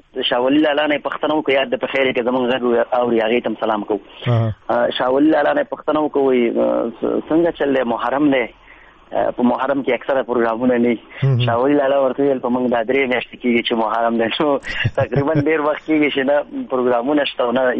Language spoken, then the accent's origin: Pashto; Jalalabad, Nangarhar, Afghanistan; born there; زه په جلال آباد ښار کې پیدا شوی یم په ریګ شامت خان منطقه یو کلی ورته وایي په هغه ځای کې پیدا شوی یم